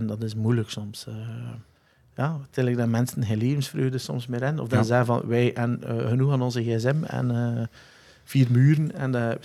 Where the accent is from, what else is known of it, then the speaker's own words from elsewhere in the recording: Waregem, Flanders, Belgium; Nee, dat was in Warhem.